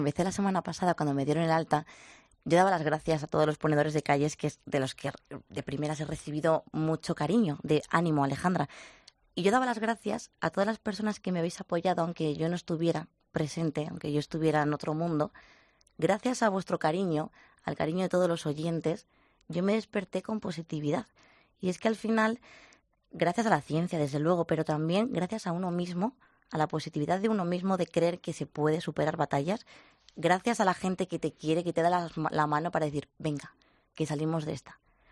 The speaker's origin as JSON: {"language": "Spanish", "town": "Valladolid", "region": "Castile and León", "country": "Spain", "said": "Yo soy de Valladolid."}